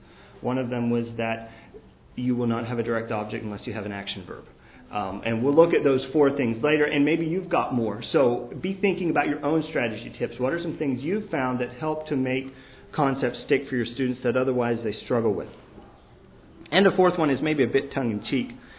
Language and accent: English; the South, United States; I come from the South, where our grammar ain't all that great, so if you hear me slip up, that's just the way it is.